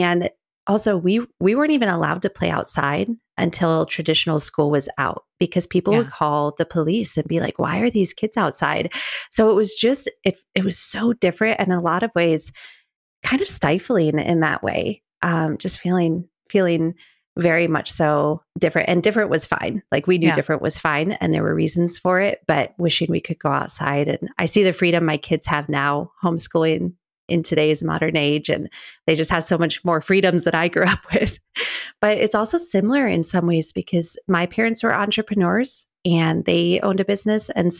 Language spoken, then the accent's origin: English; Wisconsin, United States; I grew up homeschooled in the Midwest in Wisconsin.